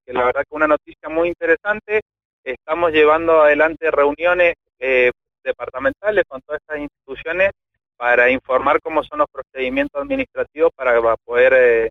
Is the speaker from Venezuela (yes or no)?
no; Argentina; como argentino